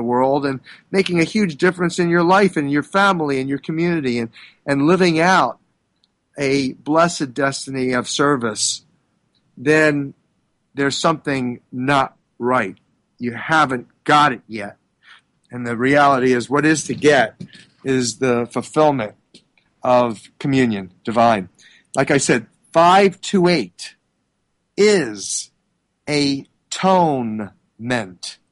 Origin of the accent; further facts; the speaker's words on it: Philadelphia, Pennsylvania, United States; So it's just interesting, though, that I'm from Philadelphia, the city of brotherly love.